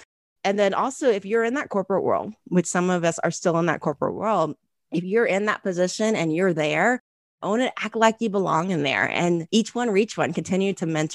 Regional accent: Ohio, United States; And it was interesting because, you know, when I like first went to work for Anderson, you know, and I was from Ohio

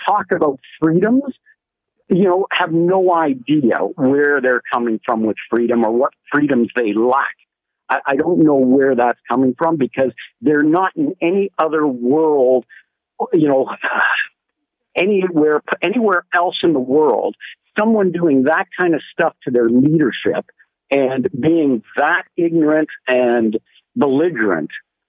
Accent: Canada; that's just embarrassing mm-hmm. as a Canadian.

